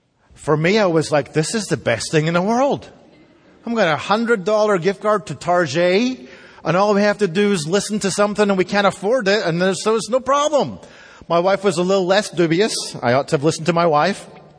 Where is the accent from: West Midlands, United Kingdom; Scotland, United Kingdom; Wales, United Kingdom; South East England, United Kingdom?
Scotland, United Kingdom; I grew up in Scotland, as you know, and Scotland, like the UK, is not the most capitalistic or consumer-driven country in the world.